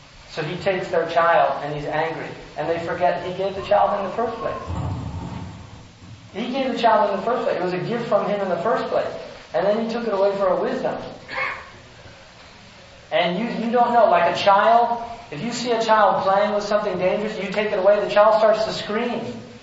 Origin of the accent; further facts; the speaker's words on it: California, United States; I used to swim. I love swimming. I grew up in California. I used to go swimming, surfing, in the waves and everything.